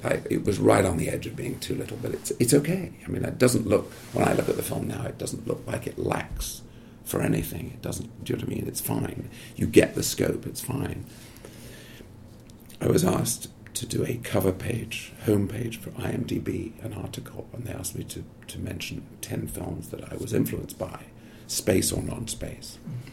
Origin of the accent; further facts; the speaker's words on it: United Kingdom; You know, I'm British, it's very strange for me to go to places like Albuquerque.